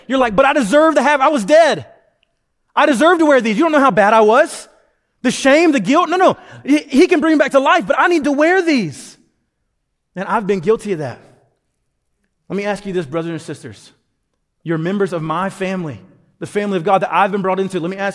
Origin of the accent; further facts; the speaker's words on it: South Carolina, United States; my wife is from Illinois. I'm from South Carolina, the better Carolina.